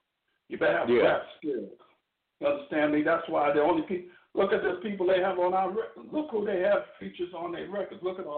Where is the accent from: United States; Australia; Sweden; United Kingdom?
United States; Brooklyn, New York; I come from New York. I come from Brooklyn.